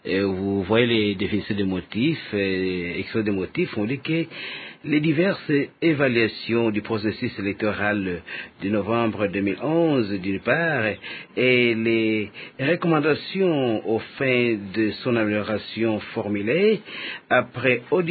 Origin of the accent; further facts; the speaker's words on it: DR Congo; nous, en tant que Congolais tous